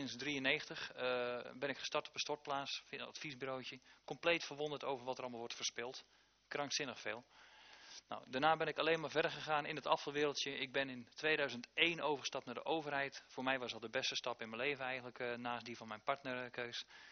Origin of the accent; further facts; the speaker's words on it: Limburg, Netherlands; Ik ben zelf een Limburger